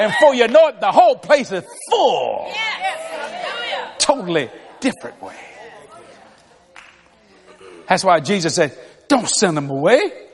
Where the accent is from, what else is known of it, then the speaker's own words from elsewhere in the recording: Louisiana, United States; I mean, I'm a Cajun boy.